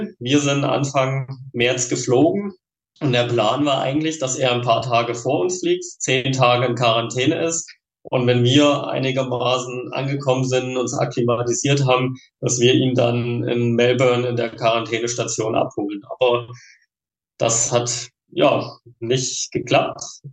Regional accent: Thuringia, Germany; Ich komme aus Thüringen, aus dem Wartburgkreis

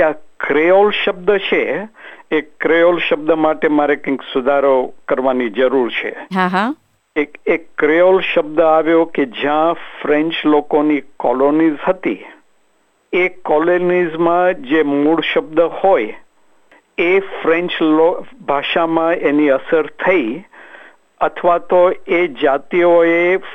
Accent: Nairobi, Kenya; also born or lived in Puducherry, India; મારો જન્મ નાઇરોબી કેન્યામાં થયેલો અને મારું બાળપણ ત્યાં જ રહેલું.

